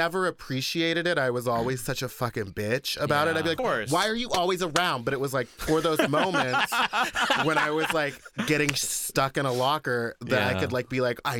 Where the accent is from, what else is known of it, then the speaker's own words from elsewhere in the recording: Texas, United States; And like, I grew up in Texas with an all white family.